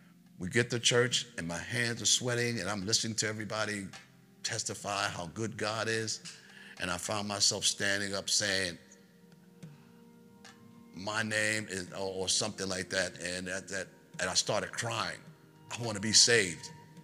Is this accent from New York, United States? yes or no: yes; New York, United States; Born and raised in New York, met a New Yorker in the service, and he introduced me to heroin